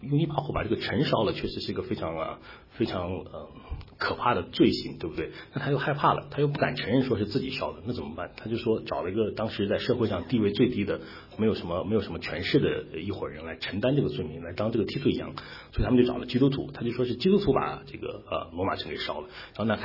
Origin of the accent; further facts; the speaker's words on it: China; 那我们中国人有一句话，人之将死其言也善，对不对？